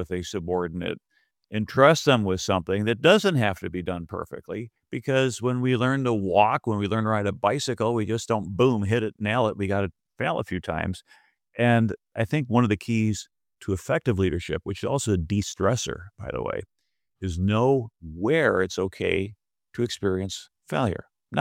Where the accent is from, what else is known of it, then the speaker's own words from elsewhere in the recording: Buffalo, New York, United States; I said, I'm from Buffalo. We had all these Polish guys.